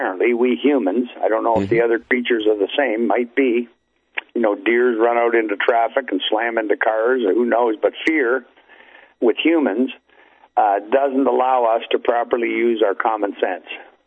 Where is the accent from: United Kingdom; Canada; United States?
Canada; Hamilton, Ontario; Hamilton is my hometown. That's just an hour drive in the car from where I live now on the edge of Lake Erie.